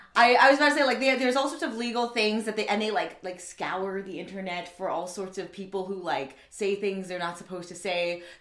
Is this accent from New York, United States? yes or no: yes; New York, United States; I'm from New York, and okay. I'm 37.